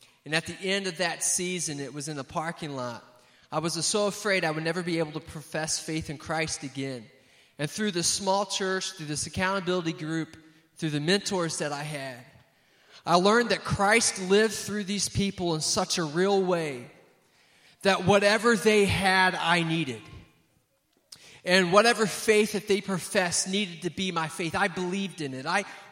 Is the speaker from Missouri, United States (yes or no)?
no; Indiana, United States; moved away as an adult; I'm from Indiana, born and raised mostly in the state of Indiana. I'm a proud Hoosier. I moved out to Kansas City in 2006 to study at Nazarene Theological Seminary